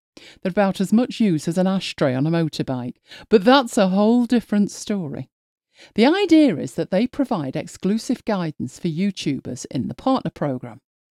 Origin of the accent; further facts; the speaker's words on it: Manchester, North West England, United Kingdom; Which reminded me of a recent story from my hometown of Manchester.